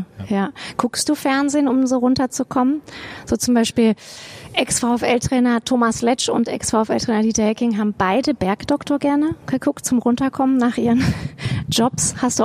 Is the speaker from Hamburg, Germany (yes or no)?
no; Kassel, Hesse, Germany; Ich komme aus Kassel